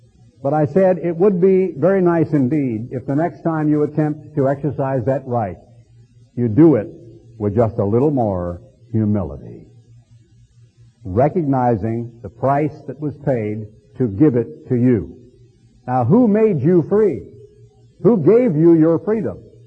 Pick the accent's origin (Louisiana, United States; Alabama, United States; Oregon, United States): Oregon, United States; growing up in Oregon back in the 30s and 40s, a sense of pride, a sense of belonging